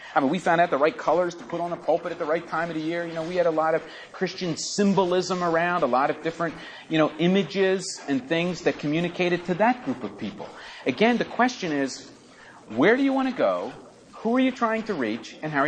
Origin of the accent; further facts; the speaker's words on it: Philadelphia, Pennsylvania, United States; There are a lot of ways to get from here to Philadelphia. I mean, I grew up in Center City.